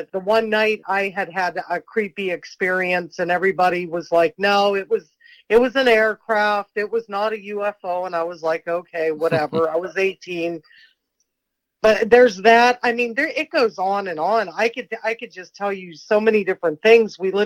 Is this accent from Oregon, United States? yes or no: yes; Oregon, United States; I grew up in Oregon, and Bigfoot was a big story when I was a kid